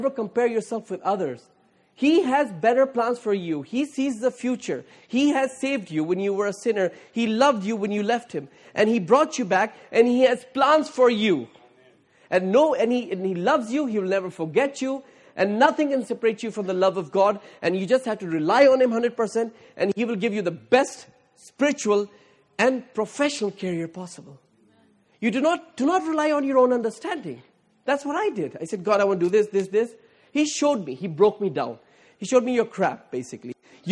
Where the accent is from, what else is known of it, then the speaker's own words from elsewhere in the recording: India; Well, I'm Indian, 1.2 billion.